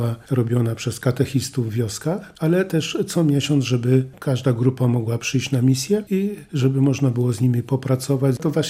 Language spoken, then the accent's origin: Polish; Węgrów, Masovian Voivodeship, Poland; Ja pochodzę z parafii Węgrów.